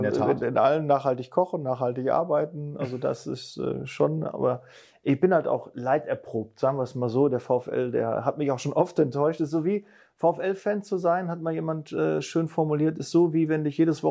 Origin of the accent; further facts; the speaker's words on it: Bochum, North Rhine-Westphalia, Germany; Ja, ich komme aus dem Pott, bin in Bochum geboren